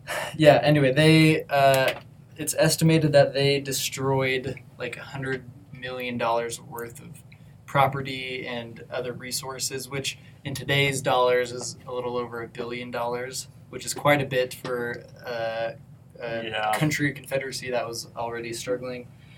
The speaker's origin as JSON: {"language": "English", "town": "Statesboro", "region": "Georgia", "country": "United States", "tie": "born or raised there", "said": "And he actually came through my hometown of Statesboro, Georgia"}